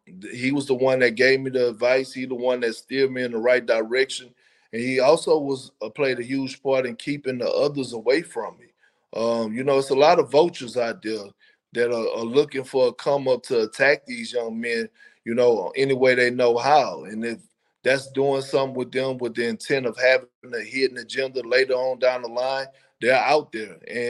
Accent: Beaumont, Texas, United States; You know, I grew up in Beaumont, Texas, so I was always a big Hakeem Olajuwon fan with the Houston Rockets

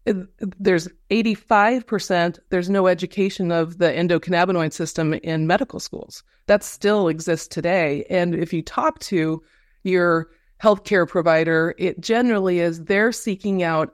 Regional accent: Colorado, United States; now in Washington State, United States; I grew up in Colorado and now in Washington State.

